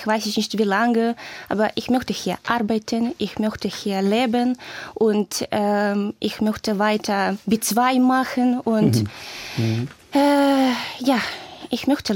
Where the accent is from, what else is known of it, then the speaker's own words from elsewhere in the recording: Kharkiv, Kharkiv Oblast, Ukraine; German is a second language; also born or lived in Luhansk; So, ich komme aus der Ukraine, das ist Stadt Kharkiv, ja. Aber ich bin in Lugansk geboren, ja.